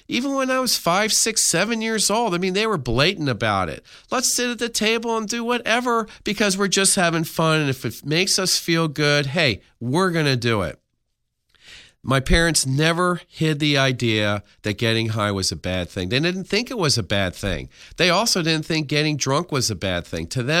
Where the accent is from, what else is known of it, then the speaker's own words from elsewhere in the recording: Philadelphia, Pennsylvania, United States; also born or lived in Arizona; I was born in Arizona, and shortly thereafter, my parents moved back to the Philadelphia area.